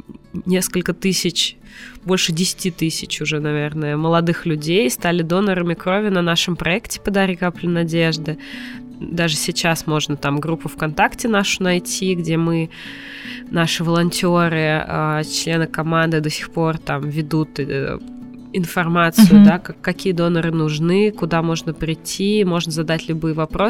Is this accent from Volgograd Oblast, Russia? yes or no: yes; Volgograd Oblast, Russia; moved away as an adult; now in Tver, Russia; я родилась в Волгоградской области. Ну, это далековато.